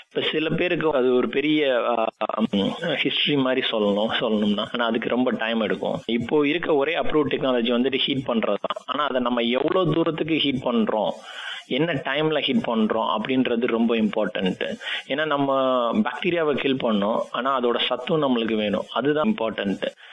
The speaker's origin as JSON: {"language": "Tamil", "town": "Theni", "region": "Tamil Nadu", "country": "India", "tie": "born or raised there", "moved": "as an adult", "lives_now": "Australia", "said": "அங்கதான் நான் பிறந்து வளர்ந்து எல்லாம் படிச்சது."}